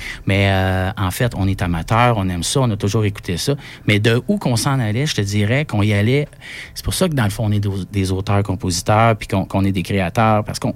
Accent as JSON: {"language": "French", "region": "Quebec", "country": "Canada", "said": "on vient de la Naudière"}